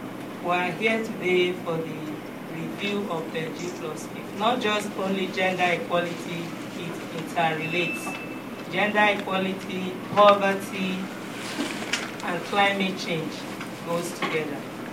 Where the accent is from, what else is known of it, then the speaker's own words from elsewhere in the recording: Delta, Nigeria; from Delta State, Nigeria.